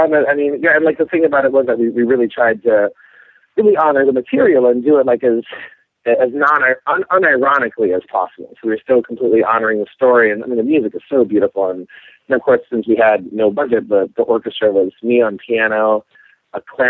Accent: Cleveland, Ohio, United States; also born or lived in San Francisco; Yeah, I grew up in Cleveland, and then right after school, I moved out to San Francisco

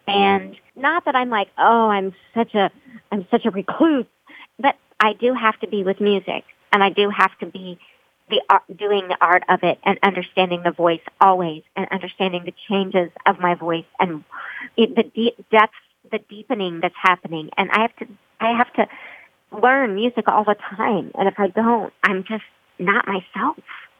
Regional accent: Broken Arrow, Oklahoma, United States; 10 years ago in my hometown of Broken Arrow, they opened a theater.

